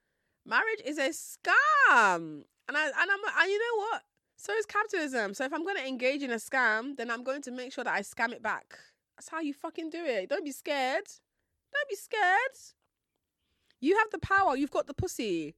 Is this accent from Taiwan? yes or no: no; Nigeria; I'm Nigerian. I don't mind Jamaican because Jamaican people are beautiful and also they're African by origin. So it's not a wild guess. I am Nigerian.